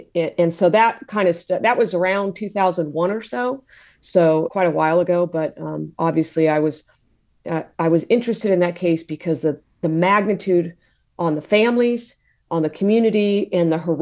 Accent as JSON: {"language": "English", "town": "Sacramento", "region": "California", "country": "United States", "tie": "born or raised there", "said": "I grew up in Sacramento, so it was almost like the East Area Rapist. Everybody knew about it."}